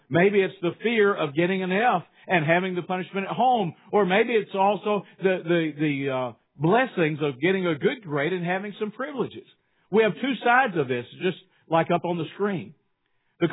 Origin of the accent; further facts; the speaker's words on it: United States; Today, I want to ask you, who are you? I'm an American. I'm also a Christian.